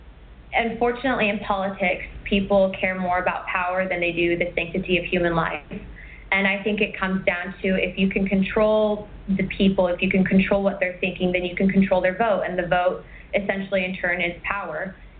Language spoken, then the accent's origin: English; United States; And if we as American people don't take a stand against it, then we're just as evil as they are.